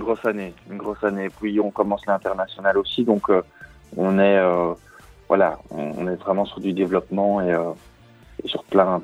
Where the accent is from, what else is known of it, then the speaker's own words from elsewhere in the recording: Brussels, Belgium; now in Charleroi, Belgium; Moi, je suis né à Anderlecht. Et j'ai vécu toute ma vie à Bruxelles.